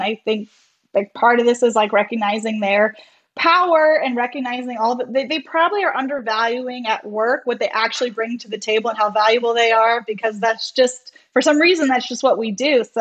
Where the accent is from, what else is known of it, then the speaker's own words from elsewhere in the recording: Louisiana, United States; now in Detroit, United States; So I am from South Louisiana. My husband and I are both from South Louisiana, both born and raised there. We live in Detroit now, but we're both Louisiana folk